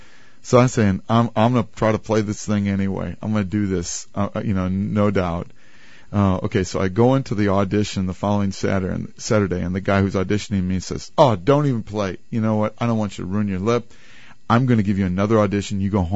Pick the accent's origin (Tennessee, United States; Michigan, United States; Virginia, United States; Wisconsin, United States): Wisconsin, United States; now in Rochester, United States; She's from New Jersey. I'm from Wisconsin. We're in Rochester, New York.